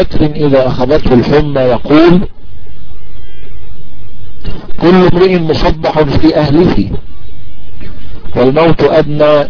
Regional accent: Egypt; وهو عندنا في مصر قريب من حجم اليمام. يا شباب عارفين اليمام في مصر

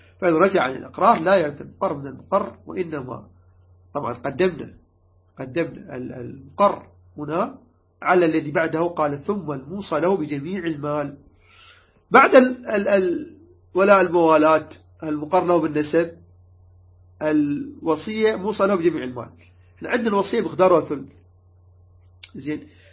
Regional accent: Iraq

